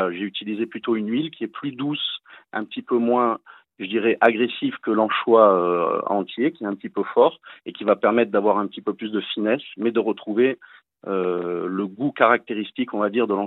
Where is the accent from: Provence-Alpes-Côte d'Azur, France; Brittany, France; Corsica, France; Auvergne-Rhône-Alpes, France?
Provence-Alpes-Côte d'Azur, France; Nice; je me devais en tant que niçois pure souche de revisiter un petit peu la salade niçoise.